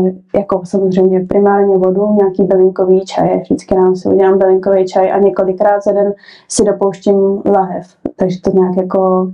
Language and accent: Czech; Česká Lípa, Liberec Region, Czechia; my, co jsme z Lípy, protože ona, jako, je to krásné město, ale zároveň je hrozně maličkatý.